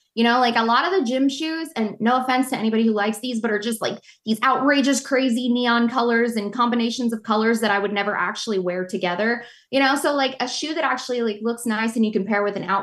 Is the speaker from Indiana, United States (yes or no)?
yes; Indianapolis, Indiana, United States; Like, as I'm also from Indianapolis, just like you, Charlie